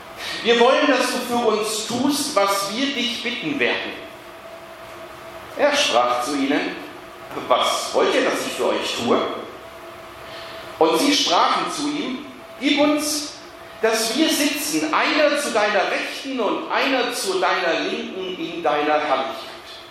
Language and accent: German; Baden-Württemberg, Germany; Ich bin im Schwäbischen groß geworden